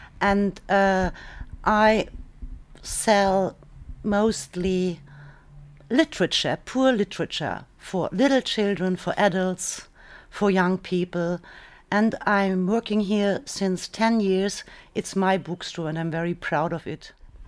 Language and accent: English; Rostock, Mecklenburg-Vorpommern, Germany; born there; English is a second language; I was born in Rostock